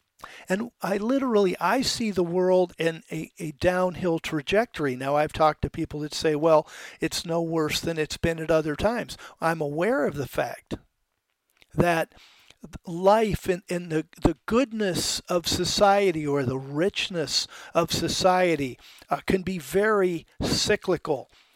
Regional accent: the South, United States; I was raised for most of my formative years, I was raised in the South where people believed in God and people tried to be godly.

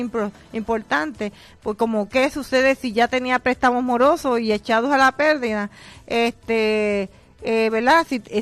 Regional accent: Puerto Rico; Primero menciono porque Atillo es mi pueblo.

